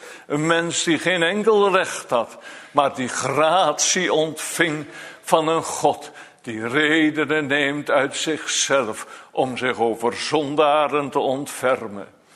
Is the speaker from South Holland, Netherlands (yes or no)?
no; Elburg, Gelderland, Netherlands; vanuit mijn kinderjaren dat ik in Elburg in de kerk zat